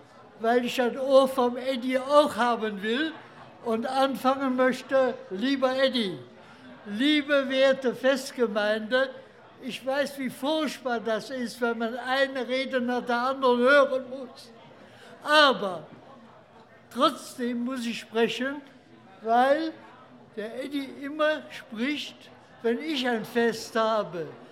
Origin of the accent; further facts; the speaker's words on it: Mönchengladbach, North Rhine-Westphalia, Germany; Ich kam 1992 von Bonn zurück nach Mönchengladbach. Gladbach ist meine Heimatstadt.